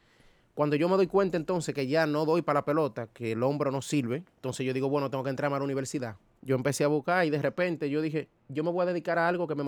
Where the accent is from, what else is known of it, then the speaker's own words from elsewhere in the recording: Sabaneta, Santiago Rodríguez, Dominican Republic; Yo soy de Santiago Rodríguez, del Cibao.